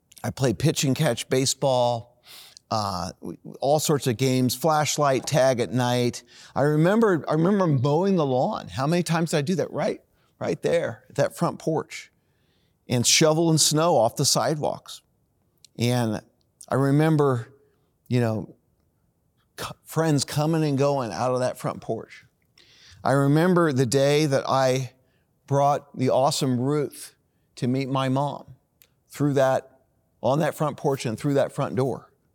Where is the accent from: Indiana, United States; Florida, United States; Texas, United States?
Indiana, United States; Greenwood; I actually typed in my home that I grew up in Greenwood, Indiana.